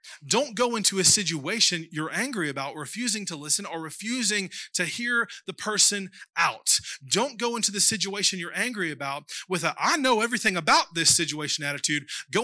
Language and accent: English; Georgia, United States; Back in my hometown in South Georgia, it was such a little redneck town. It was so redneck.